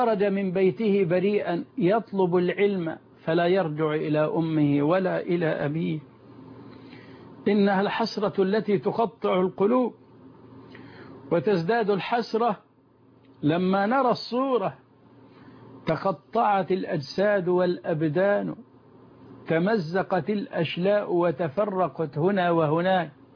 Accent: Egypt; في بلدنا مصر

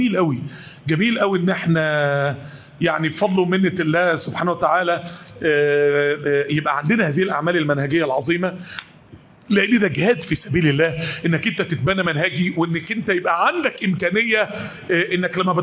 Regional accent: Mansoura, Dakahlia, Egypt; كنت دايما اقول لاخواننا اللي عندنا في المنصوره

